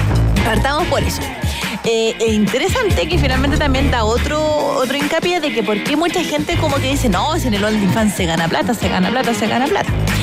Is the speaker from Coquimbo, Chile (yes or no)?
yes; La Serena, Coquimbo, Chile; Soy de La Serena, mira, Copiapó, y nos escuchan aquí.